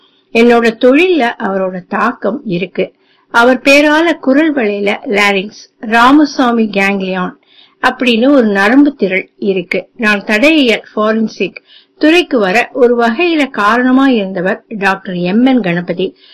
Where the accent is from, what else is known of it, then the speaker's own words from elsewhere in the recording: Chennai, Tamil Nadu, India; அதனால 1956 நான் சென்னையில என் தாத்தா பாட்டி வீட்டில் வளர்ந்தேன்.